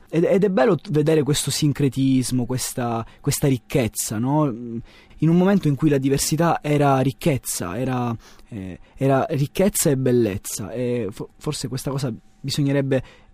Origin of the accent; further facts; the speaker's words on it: Syracuse, Sicily, Italy; now in Catania, Italy; Catania è la mia città adottiva, ecco, la città dove mi sono formato, dove continuo a studiare. Però in realtà la mia città è Siracusa, che è questo piccolo gioiello.